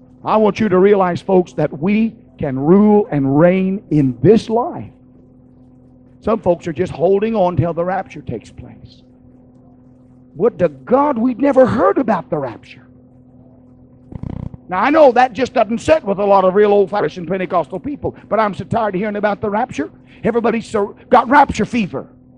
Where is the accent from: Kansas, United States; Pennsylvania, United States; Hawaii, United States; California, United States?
Kansas, United States; I grew up in Kansas.